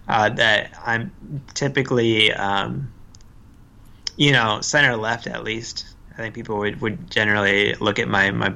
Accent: the South, United States; I grew up in the American South.

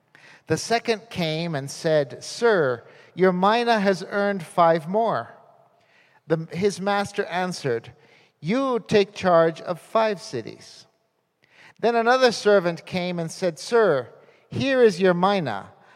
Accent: Costa Rica; possibly I grew up in Costa Rica, and maybe Costa Rican companies don't do that very much

